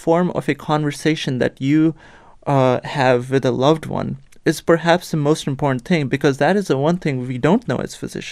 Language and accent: English; Pakistan; growing up in Pakistan